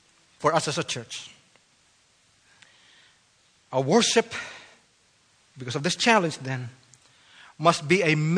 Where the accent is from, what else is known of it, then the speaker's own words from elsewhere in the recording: Philippines; now in United States; growing up in the Philippines, I was more exuberant before I came to the United States in doing worship.